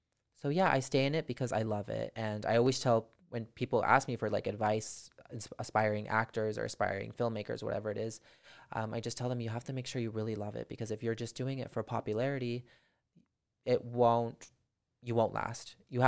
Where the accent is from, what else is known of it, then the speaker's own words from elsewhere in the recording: Santa Clarita, California, United States; now in Sherman Oaks, United States; I grew up in Santa Clarita, and then I moved to Sherman Oaks about 8-9 years ago, I think.